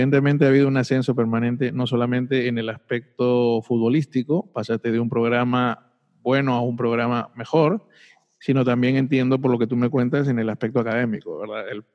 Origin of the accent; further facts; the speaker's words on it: Peru; Yo soy peruano, pero tengo mucho tiempo viviendo en tu país y soy fanático del fútbol.